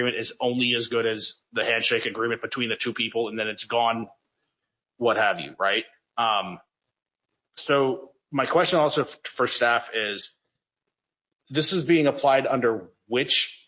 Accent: Virginia, United States; Now, I'm not from Ohio. I grew up in Virginia.

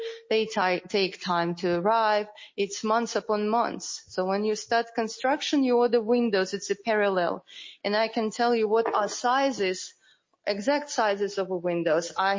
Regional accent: Ukraine; We are from Ukraine, so I have my family, my brother, and our parents.

